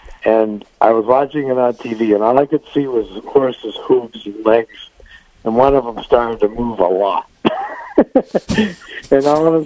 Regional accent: Boston, Massachusetts, United States; And not to reference the New England Patriots, but I'm going to since I am from Boston.

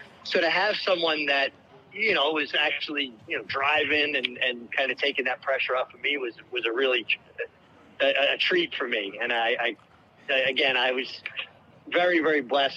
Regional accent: Brooklyn, New York, United States; I grew up in Brooklyn. You're going to deal with Bell Parkway traffic.

